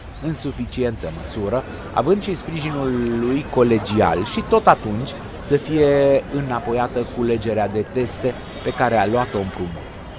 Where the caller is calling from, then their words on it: Oradea, Bihor County, Romania; sunt ascultător din Oradea al rubricii dumneavoastră